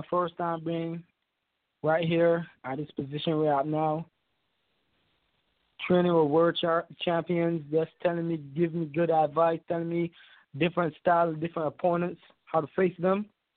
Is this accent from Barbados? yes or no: yes; Barbados; now in Washington, D.C., United States; I'm from Barbados. I'm training here in the United States of America in Washington, D.C.